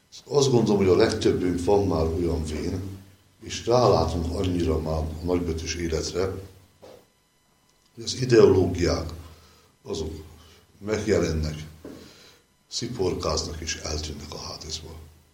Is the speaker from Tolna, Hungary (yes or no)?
yes; Szekszárd, Tolna, Hungary; az én szülővárosomban, Szexárdon kiadtak egy egy könyvecskét